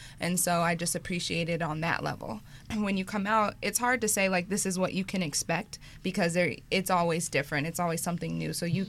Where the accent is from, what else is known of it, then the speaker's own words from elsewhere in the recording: California, United States; because I'm from California and I'm used to First Fridays.